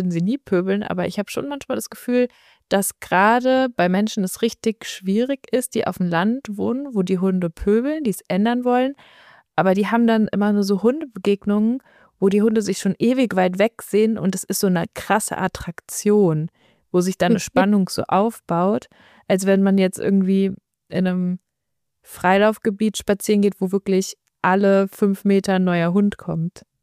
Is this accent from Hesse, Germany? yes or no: yes; Frankfurt, Hesse, Germany; ich bin in Frankfurt-Mitte aufgewachsen.